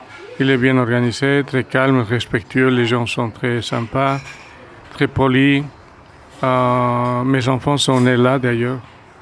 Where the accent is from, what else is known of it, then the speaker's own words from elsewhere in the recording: Bolivia; first language Spanish; French is a second language; now in Brussels, Belgium; Je ne suis pas belge. Je viens d'Amérique latine. Je parle espagnol. Je viens de Bolivie. C'est un pays un peu au milieu de l'Amérique du Sud, entre le Brésil, vers le sud et le nord, au Pérou.